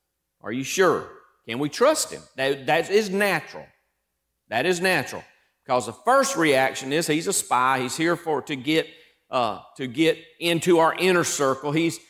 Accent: United States; I'm an American because I was born to an American mom and dad.

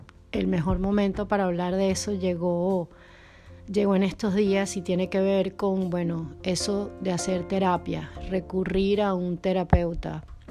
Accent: Caracas, Capital District, Venezuela; now in Porto, Portugal; grabo este podcast desde Oporto, en Portugal, pero soy de Caracas.

